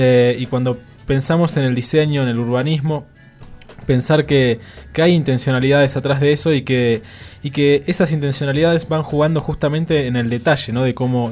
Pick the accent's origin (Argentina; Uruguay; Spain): Argentina; now in Ecuador; conectando Argentina, mi tierra, con Ecuador, donde me encuentro hoy en día estudiando